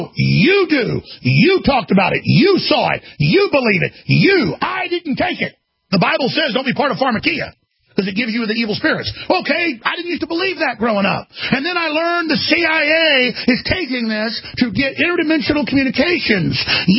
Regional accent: Texas, United States; I'm from Texas. I'm a country bumpkin.

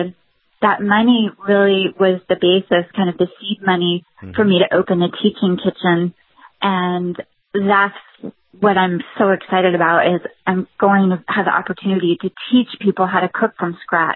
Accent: New England, United States; now in Central Florida, United States; No, I'm actually from New England, and my family has been down here for almost 30 years.

